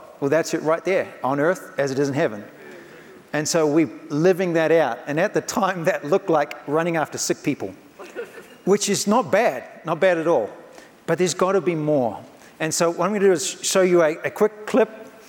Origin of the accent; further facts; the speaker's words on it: New Zealand; now in Redding, United States; from New Zealand. The last 10 years I've been in Redding, California with Bethel Church.